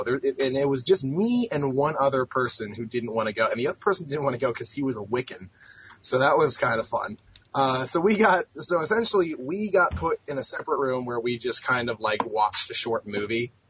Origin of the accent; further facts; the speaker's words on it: Ireland; and I'm an Irishman